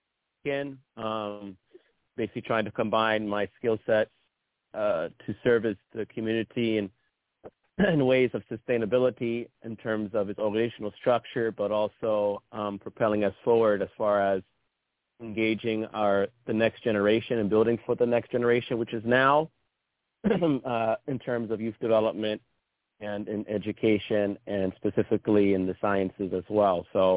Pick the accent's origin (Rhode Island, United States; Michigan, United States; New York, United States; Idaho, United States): New York, United States; Queens; I am from Queens, New York.